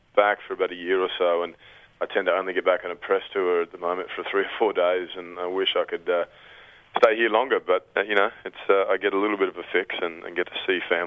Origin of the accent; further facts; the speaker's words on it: Northern Territory, Australia; also born or lived in Victoria; Look, I live in a lot of different places, and I guess my earliest memories were up there, you know, buffalo and crocodiles and what have you